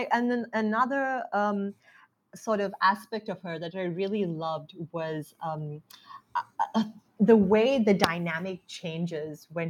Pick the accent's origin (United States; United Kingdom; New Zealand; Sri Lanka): Sri Lanka; growing up in Sri Lanka, I had very limited access to books outside of, I guess, sort of the classics.